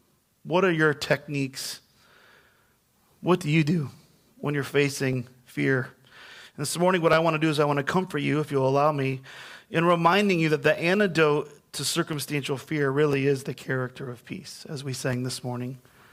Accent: Grand Rapids, Michigan, United States; also born or lived in Detroit; and I'm from the Midwest. I was born in Detroit, but raised on the west side of the state of Michigan in a city called Grand Rapids.

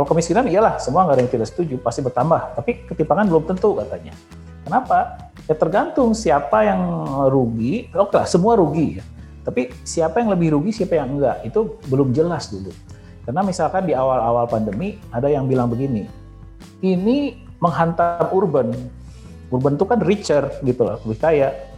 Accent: Ciamis, West Java, Indonesia; di kampung saya di Ciamis tuh nggak begitu kerasa ya, lockdown itu.

